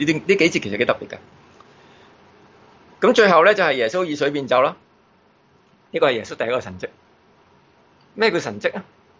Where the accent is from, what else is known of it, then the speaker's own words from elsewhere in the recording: Guangzhou, Guangdong, China; 我哋廣州人好明啦，我叫婚宴叫擺酒。